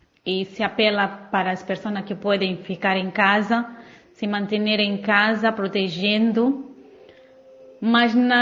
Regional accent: Mozambique; Spanish is a second language; soy de Mozambique.

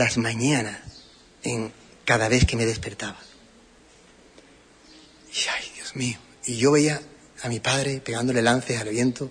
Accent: Espartinas, Andalusia, Spain; Yo vivía y vivo, y mi familia, todos, en mi pueblo de Espartinas.

